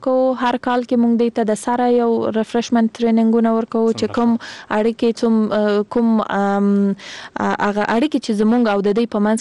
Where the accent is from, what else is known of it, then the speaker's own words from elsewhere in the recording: Kandahar, Afghanistan; زه خپل د کندهار د ولایت یم